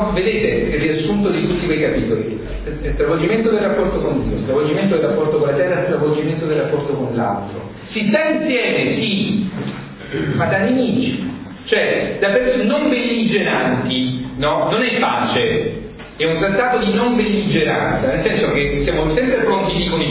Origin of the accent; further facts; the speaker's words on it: Apulia, Italy; ce lo dico da pugliese, noi non abbiamo tante montagne